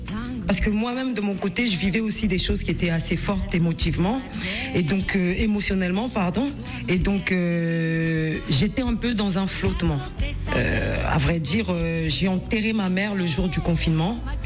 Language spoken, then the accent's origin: French; France; je suis congolaise d'origine. Et j'ai grandi ici, en France.